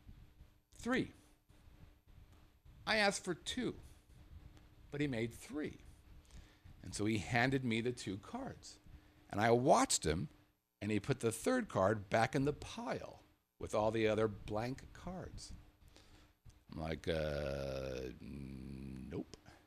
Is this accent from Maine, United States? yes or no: no; Las Vegas, Nevada, United States; I'm from Vegas.